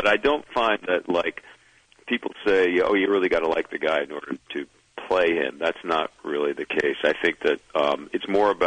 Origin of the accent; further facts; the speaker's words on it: New York City, New York, United States; And I'm a New Yorker